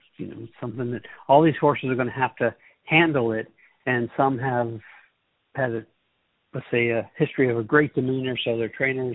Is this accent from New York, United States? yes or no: no; Florida, United States; the only prep state that you've left out so far today is my home state of Florida.